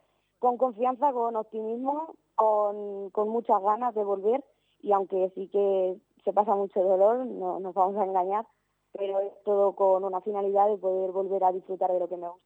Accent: Santa Cruz de Mudela, Castilla-La Mancha, Spain; Vengo de Santa Cruz de Mudela, Ciudad Real.

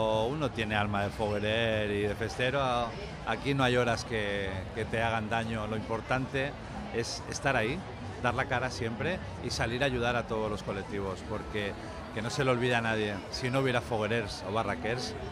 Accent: Alicante, Valencian Community, Spain; nos hace sentirnos muy grandes como alicantinos.

